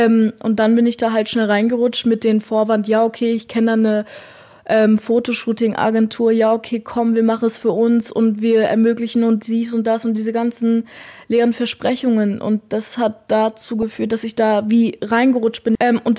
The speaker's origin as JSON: {"language": "German", "region": "eastern Germany", "country": "Germany", "moved": "yes", "lives_now": "Switzerland", "said": "Nee, ich komme aus Deutschland, aus einer Kleinstadt, genau, oben im Osten."}